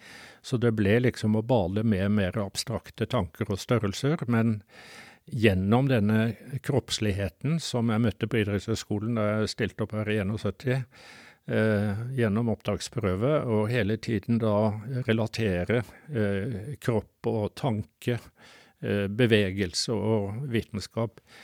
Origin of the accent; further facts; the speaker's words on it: Grimstad, Agder, Norway; Så jeg vokste opp på Sørlandet utenfor Grimstad